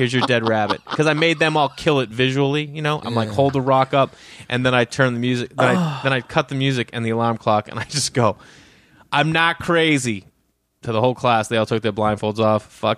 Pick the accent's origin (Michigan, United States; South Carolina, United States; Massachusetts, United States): Massachusetts, United States; Stoneham; I grew up in Stoneham, Massachusetts, like 15 minutes north of the city.